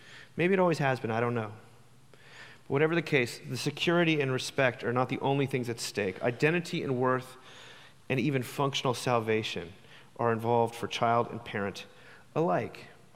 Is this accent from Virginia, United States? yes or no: yes; Charlottesville, Virginia, United States; I'm coming from Charlottesville, Virginia, which is not unlike Nashville. In fact, we have a lot of Nashvillians in our town.